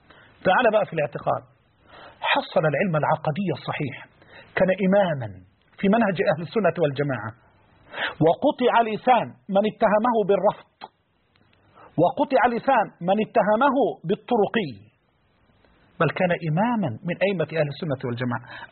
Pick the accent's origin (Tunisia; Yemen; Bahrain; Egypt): Egypt; الروايه المحفوظه عندنا كمصريين